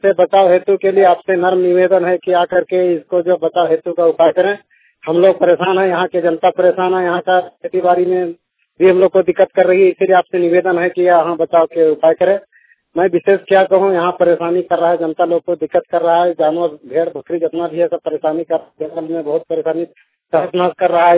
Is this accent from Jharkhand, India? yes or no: yes; Anmo, Jharkhand, India; ग्राम अणमो post खेपो थाना विश्वनगर जिला हजारीबाग के निवासी हूँ।